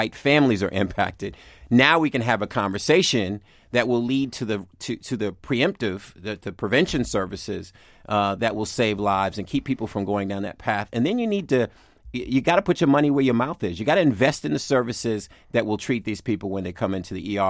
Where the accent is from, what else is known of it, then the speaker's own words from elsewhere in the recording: Roxbury, Massachusetts, United States; I grew up in Roxbury, right, in an age where people didn't have the tolerance for the crack addiction.